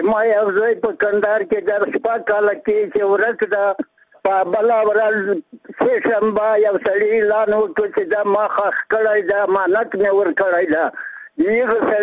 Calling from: Zabul, Afghanistan; د زابل ولایت څخه یو پیغام لرم.

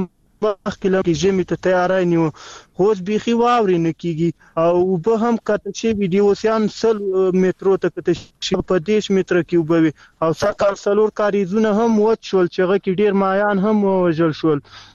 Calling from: Kabul, Afghanistan; امان دا ته کلم د کابل ولایت د سب سوالي څخه مې اړیکه کړو.

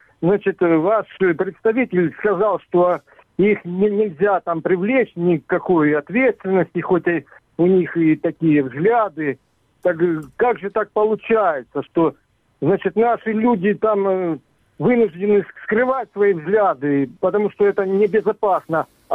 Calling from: Avdiivka, Donetsk Oblast, Ukraine; Авдеевка.

